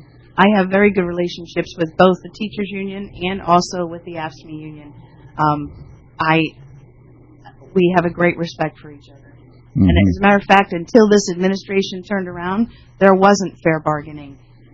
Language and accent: English; Massachusetts, United States; My kids are named Jackie and John, and I come from Massachusetts.